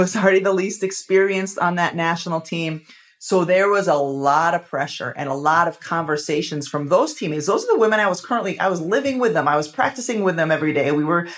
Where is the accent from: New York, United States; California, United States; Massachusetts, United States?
Massachusetts, United States; I grew up in Massachusetts. When I was a kid, I was a huge Celtics fan.